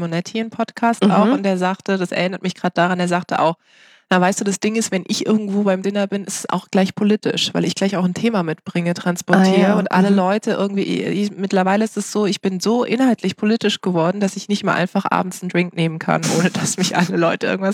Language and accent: German; Karlsruhe, Baden-Württemberg, Germany; born or raised there